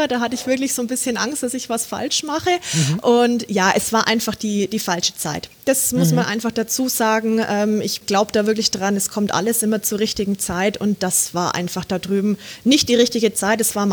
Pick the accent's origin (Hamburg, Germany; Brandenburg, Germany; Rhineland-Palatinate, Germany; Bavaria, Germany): Bavaria, Germany; Bad Windsheim; also born or lived in El Paso; Ich liebe meine Heimat, ich liebe Franken, ich liebe Bad Windsheim, man kriegt mich hier auch nicht wirklich so schnell raus. Ich, wie gesagt, in El Paso, das war eine Millionenstadt, das ist vergleichbar mit Berlin, wo ich da gewohnt habe